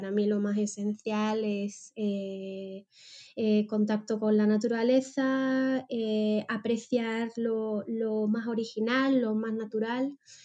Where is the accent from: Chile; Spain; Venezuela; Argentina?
Spain; Cádiz, Andalusia; now in Lanzarote, Spain; soy una chica de Cádiz que actualmente está viviendo en Lanzarote